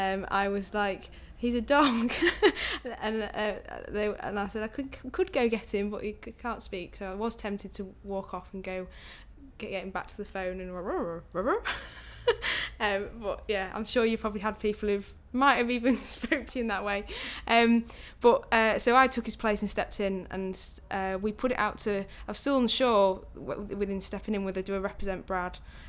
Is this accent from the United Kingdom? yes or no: yes; Derby, East Midlands, United Kingdom; I'm 30 years old and I come from Derby.